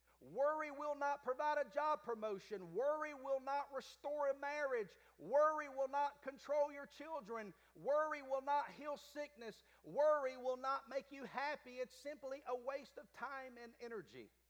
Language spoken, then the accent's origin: English; Alabama, United States; I wasn't expecting to meet someone that was born and raised in Alabama as I am.